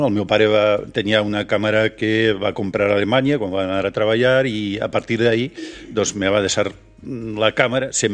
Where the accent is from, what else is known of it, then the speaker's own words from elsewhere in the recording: San Sebastián, Basque Country, Spain; Catalan is a second language; Doncs mira, jo soc basc.